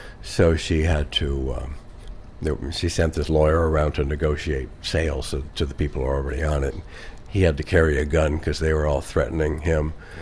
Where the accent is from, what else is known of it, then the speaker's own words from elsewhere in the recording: Vallejo, California, United States; I grew up in Vallejo and went to school at Berkeley.